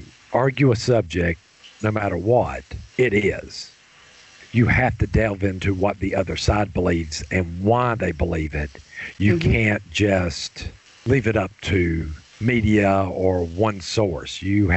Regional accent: the South, United States; Let's admit it, I was raised in the South in the 70s.

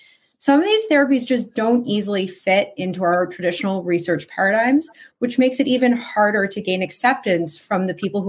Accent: New York, United States; now in Boston, United States; So I grew up in the New York area. I live in the greater Boston area now, but New York really feels like home to me.

